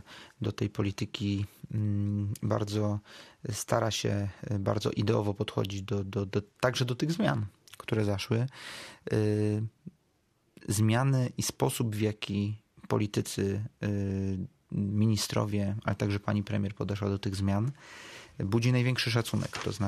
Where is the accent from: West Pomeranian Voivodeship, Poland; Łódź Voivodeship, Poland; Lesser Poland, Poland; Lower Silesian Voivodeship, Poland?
West Pomeranian Voivodeship, Poland; Szczecin; że mam okazję rozmawiać na łamach radia z miasta, z którego pochodzę, z miasta, gdzie mieszkają moi rodzice